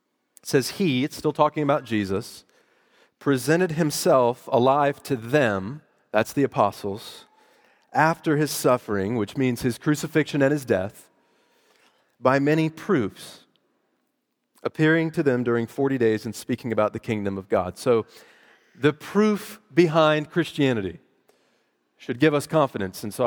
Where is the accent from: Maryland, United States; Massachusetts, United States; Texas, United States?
Texas, United States; But I grew up in Texas, and so people knew what people from Louisiana were like.